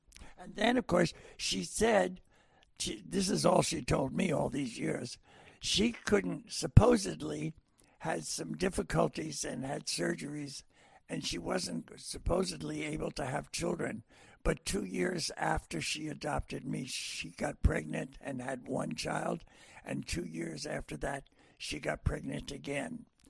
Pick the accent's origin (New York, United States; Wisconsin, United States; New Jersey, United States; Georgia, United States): New Jersey, United States; Morristown; But I grew up in Morristown, New Jersey, which was only a couple of miles from there. That's 28 miles from Manhattan.